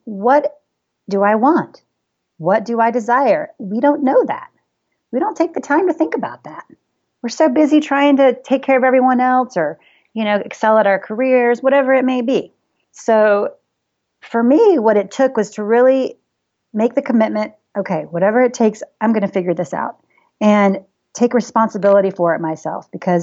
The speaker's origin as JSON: {"language": "English", "region": "the South", "country": "United States", "said": "I am from the South, and us Southern belles, we tend to just slap on the lipstick"}